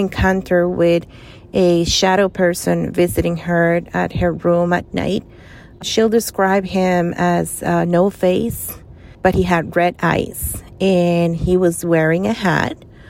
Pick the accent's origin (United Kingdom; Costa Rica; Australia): Costa Rica; now in Long Island, United States; I live in Long Island, New York, but I was born and raised in Costa Rica.